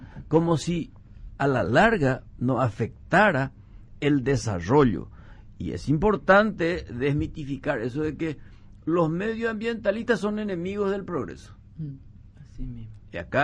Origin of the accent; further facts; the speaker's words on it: Puerto Casado, Alto Paraguay, Paraguay; yo soy chaqueño, yo soy de Puerto Casado, del Alto Paraguay.